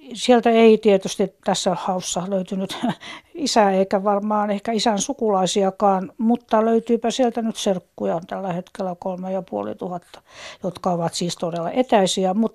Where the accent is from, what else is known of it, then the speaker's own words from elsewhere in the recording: Joensuu, North Karelia, Finland; born there; Tiedän siis sen sijainniltaan Joensuun lähellä